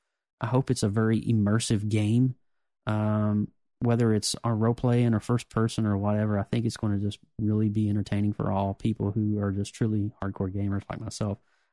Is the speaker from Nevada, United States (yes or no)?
no; Kentucky, United States; I'm a redneck from Kentucky.